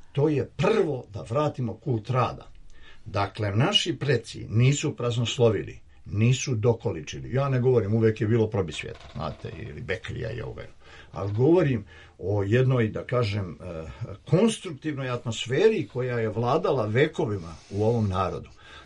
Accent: Dragačevo, Šumadija and Western Serbia, Serbia; zbog tog raja koji sam ja u svom detinjstvu dok sam bio u Dragačevu doživio i nosio u srcu

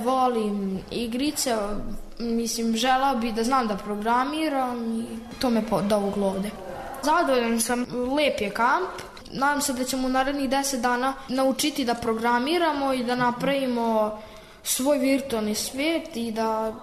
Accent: Novi Sad, Vojvodina, Serbia; dolazim iz Novog Sada

